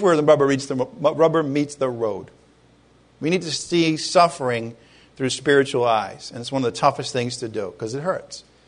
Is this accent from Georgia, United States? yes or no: no; Rhode Island, United States; I came from Rhode Island a year and a half ago.